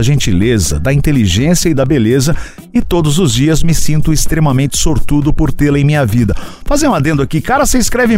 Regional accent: Chapecó, Santa Catarina, Brazil; sou natural de Chapecó, Santa Catarina

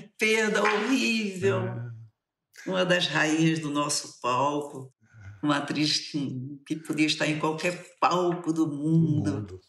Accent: Pernambuco, Brazil; accent: Pernambuco; Aí eu voltei às minhas origens, aí fiquei... Foi uma delícia retornar às minhas origens, poder falar como... Meu jeito de falar, com o meu jeito, com o jeito da minha terra, do meu povo.

